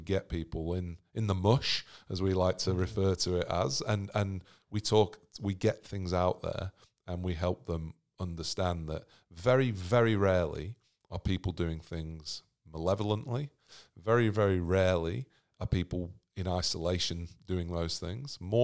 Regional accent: Sydney, New South Wales, Australia; we're from Sydney.

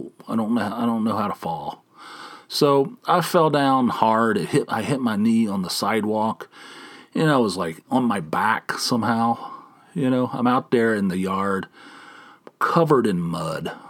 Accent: Atlanta, Georgia, United States; I said, well, I'm from Atlanta. It rains all, you know. I'm very familiar with rain.

